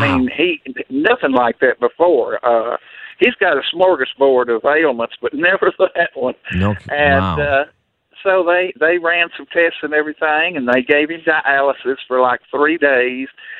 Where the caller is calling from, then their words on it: El Dorado, Arkansas, United States; I'm calling from El Dorado, Arkansas.